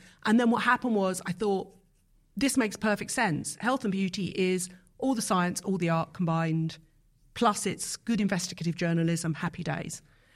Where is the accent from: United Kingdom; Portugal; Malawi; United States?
United Kingdom; Yateley, South East England; also born or lived in Teddington; Born in Teddington, which sounds very posh, but my parents moved to Yateley because at the time it was really rough and the schools were rubbish.